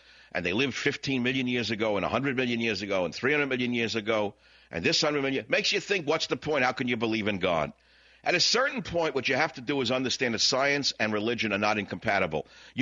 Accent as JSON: {"language": "English", "town": "San Francisco", "region": "California", "country": "United States", "tie": "born or raised there", "said": "Last night, I got to tell you something. I took a rare excursion in my hometown of San Francisco."}